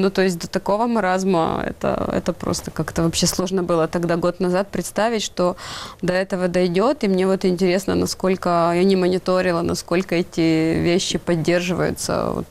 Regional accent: Ukraine; Russian is a second language; как каждый нормальный украинец, конечно же

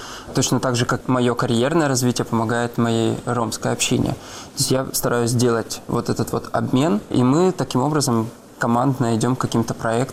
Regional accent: Russia; И я все детство провел тоже в России, потому что там все родственники, и там вся моя ромская община.

